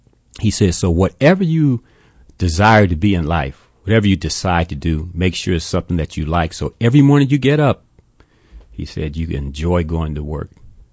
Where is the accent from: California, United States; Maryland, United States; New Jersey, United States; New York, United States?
California, United States; Compton; I grew up in Compton, California. And always have liked sports, played sports, come from a relatively large family, I guess.